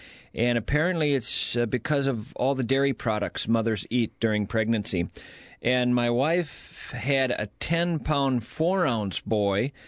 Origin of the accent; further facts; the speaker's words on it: St. Paul, Minnesota, United States; St. Paul.